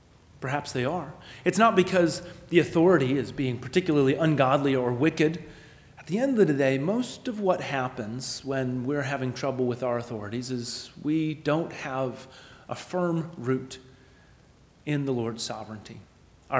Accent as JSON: {"language": "English", "country": "United States", "said": "The best we typically do as Americans, and by the way, I love being an American. I delight to be an American."}